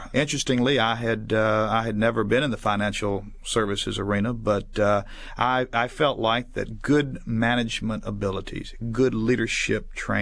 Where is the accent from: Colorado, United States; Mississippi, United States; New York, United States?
Mississippi, United States; Gulfport; Mississippi is my home state. I'm from Gulfport down on the Mississippi Gulf Coast.